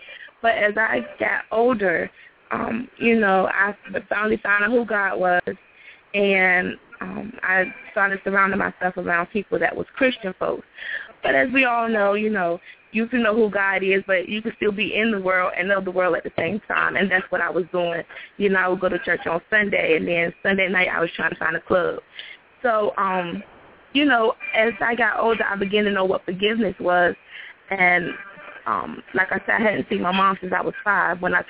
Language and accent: English; Queens, New York, United States; now in Norfolk, United States; Like he said, I currently stay in Norfolk, Virginia. I'm from Jamaica, Queens, New York. I have 8 brothers and 6 sisters.